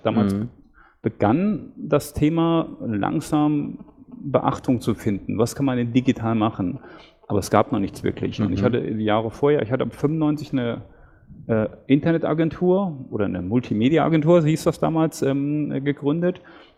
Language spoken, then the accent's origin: German; Hesse, Germany; Das war in Nordhessen.